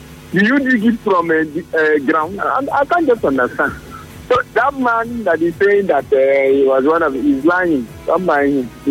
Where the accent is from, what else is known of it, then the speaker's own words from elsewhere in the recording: Port Harcourt, Rivers, Nigeria; I'm from Port Harcourt.